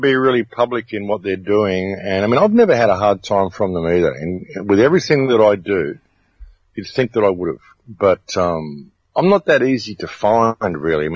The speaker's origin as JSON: {"language": "English", "country": "Australia", "said": "I went in there as an Australian. I can't read Dutch."}